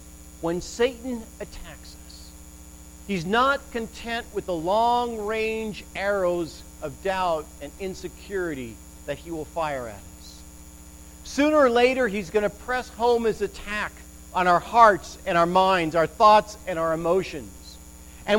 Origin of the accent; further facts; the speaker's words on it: England, United Kingdom; born there; I was born in England, and so